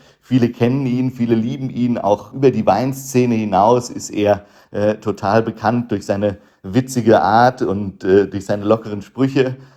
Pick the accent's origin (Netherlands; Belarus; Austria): Netherlands; German is a second language; was gibt es zum Beispiel in meinem Heimatland, was gibt es in den Niederlanden